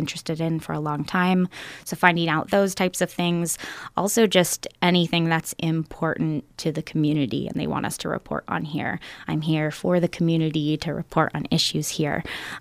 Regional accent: California, United States; now in Alaska, United States; I'm a reporter from Northern California. I'm from a town of about 700 people, but I've been living kind of all over the country and Latin America for the last 10 years, and now I just moved to Alaska.

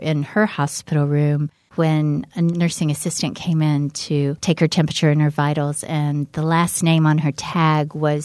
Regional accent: Tennessee, United States; now in Wisconsin, United States; though I've lived in Wisconsin for almost 16 years now, if you ask me where I'm from, I'll still say I'm from East Tennessee. Not even from Tennessee, East Tennessee.

